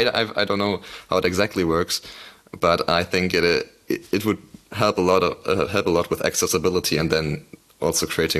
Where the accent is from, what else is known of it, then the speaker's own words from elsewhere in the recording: Berlin, Germany; English is a second language; Because I'm from Berlin